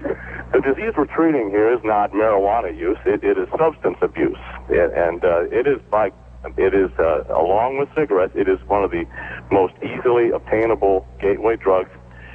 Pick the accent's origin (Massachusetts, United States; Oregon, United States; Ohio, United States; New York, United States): Ohio, United States; Toledo; I'm proud to say that I was born and raised in Toledo.